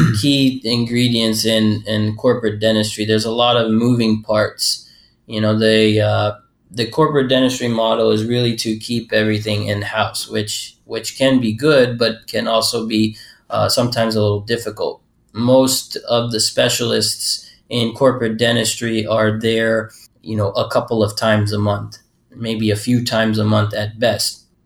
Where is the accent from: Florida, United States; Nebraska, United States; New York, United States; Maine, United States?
Florida, United States; Jacksonville; moved away as an adult; I am a periodontist in Southern California. I grew up in Jacksonville, Florida, and University of Florida was college for me. After that, I moved to Washington, D.C. for dental school at Howard University.